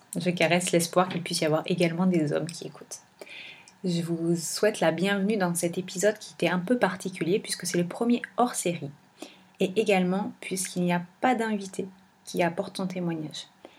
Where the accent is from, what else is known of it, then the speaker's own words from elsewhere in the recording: France; moi j'ai grandi en France